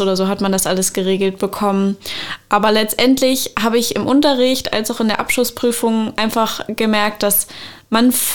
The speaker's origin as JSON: {"language": "German", "town": "Havelberg", "region": "Saxony-Anhalt", "country": "Germany", "said": "Eigentlich komme ich aus Havelberg, das ist so genau Grenze, Sachsen-Anhalt-Brandenburg."}